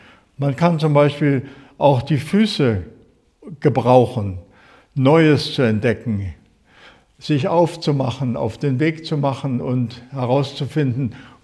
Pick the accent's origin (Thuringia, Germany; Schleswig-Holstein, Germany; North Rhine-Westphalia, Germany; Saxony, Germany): Saxony, Germany; Zschopau; In Zschopau, da wo ich groß geworden bin, gingen wir morgens in den normalen Gottesdienst und abends in die landeskirchliche Gemeinschaft.